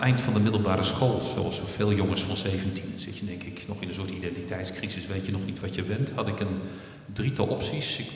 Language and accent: Dutch; Rotterdam, South Holland, Netherlands; Ik was hiervoor korpschef in Overijssel. Ik ben net niet geboren, maar een getogen Rotterdammer.